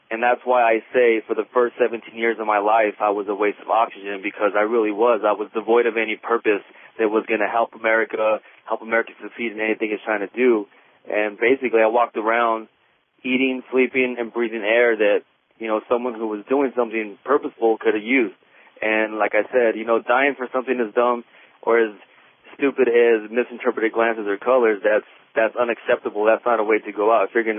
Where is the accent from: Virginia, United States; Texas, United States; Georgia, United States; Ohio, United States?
Texas, United States; El Paso; You know, I grew up on Fort Bliss, El Paso, Texas. You know, growing up on a military base, all you see is, you know, these tough-looking guys in uniform, you know, tactical vehicles all the time, and, you know, that really influences you.